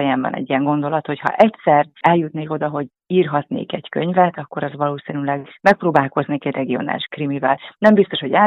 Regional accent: Miskolc, Borsod-Abaúj-Zemplén, Hungary; moved away as an adult; Én Miskolcon születtem, ott végeztem el az iskoláimat a főiskolán kívül, és ott kezdtem a karrieremet is, mint újságíró, és igazából 26-27 éves koromig én ott éltem

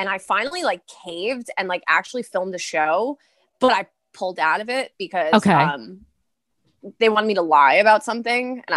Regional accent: Brooklyn, New York, United States; also born or lived in Staten Island; Yeah. I'm from Brooklyn, Staten Island.

